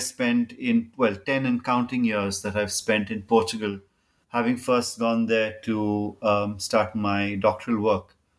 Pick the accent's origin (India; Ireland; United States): India; Goa; So growing up in Goa in the 80s, when we were in some ways still freshly integrated into India, was not easy.